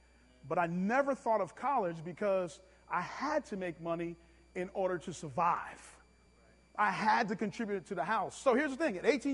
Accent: Brooklyn, New York, United States; growing up in Brooklyn was really, really tough, the way I grew up, okay?

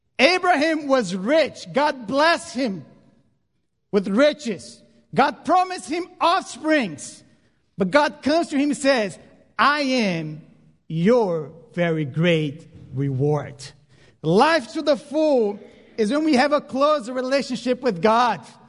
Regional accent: Brazil; Actually, I'm originally from Brazil, so my family is in Brazil.

